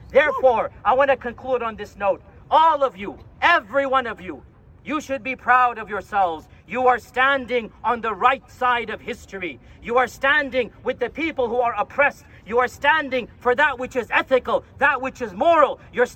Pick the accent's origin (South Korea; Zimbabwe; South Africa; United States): United States; Texas; Across the country, I'm from Texas, I flew in from Dallas, at the University of Texas, the governor sent in the troops against students.